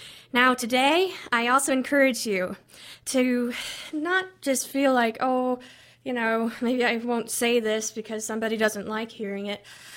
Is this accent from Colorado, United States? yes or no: no; Iowa, United States; I have it so good in my home state of Iowa